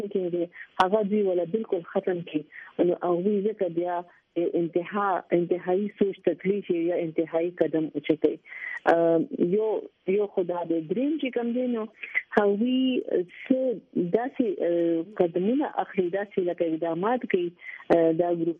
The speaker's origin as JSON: {"language": "Pashto", "country": "Pakistan", "said": "زه یو پاکستانی یم زه یو نېشنالیست یم"}